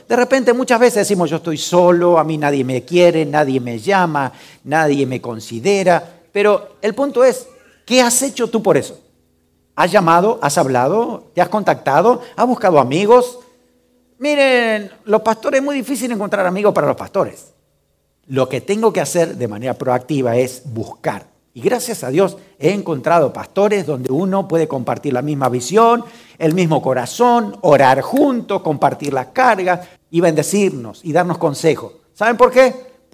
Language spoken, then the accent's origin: Spanish; Pehuajó, Buenos Aires Province, Argentina; todo el mundo sabe que soy pastor, que soy cristiano, que soy de Pehuajó, que conoce mi pueblo. Es un pueblo grande, ¿sí?